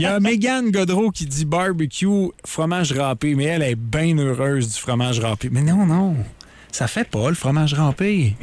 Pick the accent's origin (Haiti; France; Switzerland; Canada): Canada; Magog, Quebec; Moi, je suis natif de Magog.